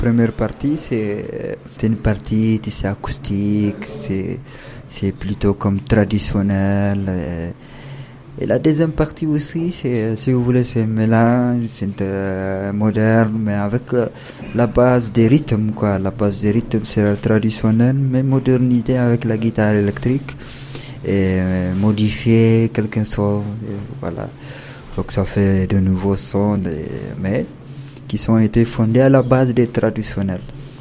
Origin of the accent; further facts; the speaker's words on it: Niger; French is a second language; Je viens du Niger. Niger, c'est à l'ouest, de l'Afrique.